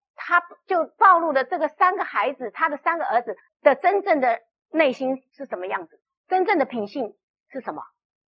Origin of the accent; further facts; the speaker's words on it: China; 像我们中国人坐月子啊，都也是用酒